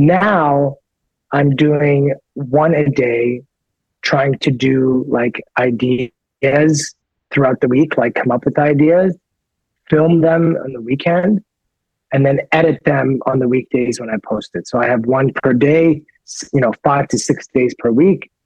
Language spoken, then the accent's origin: English; Canada; also born or lived in United States; I'm 100% blood Persian, but I grew up in Canada and in America, right? So like culturally, I'm mixed